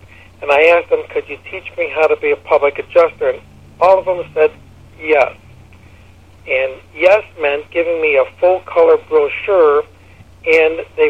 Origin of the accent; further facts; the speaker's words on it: Chicago, Illinois, United States; I'm from Chicago, Illinois, and in this big city, in this wonderful state of ours